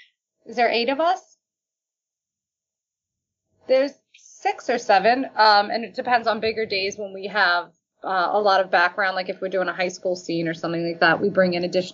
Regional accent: New York, United States; I grew up in New York. I moved out when I was 16, and my father was in the business.

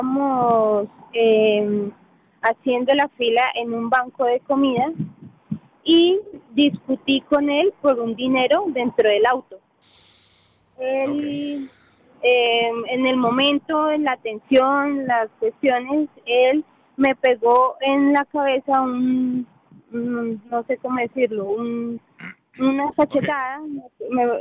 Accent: Colombia; now in Denver, United States; nosotros hace 3 meses cruzamos para los Estados Unidos, venimos desde Colombia, pasamos por frontera. Llevamos 3 meses aquí en la ciudad de Denver.

